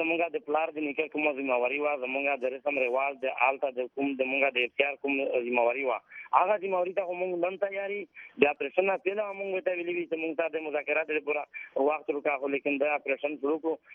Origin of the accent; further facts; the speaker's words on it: Khyber Pakhtunkhwa, Pakistan; مونږ د وزیرستان خلکو امن غواړي د امن د خاطر مونږ وزیرستان کې دي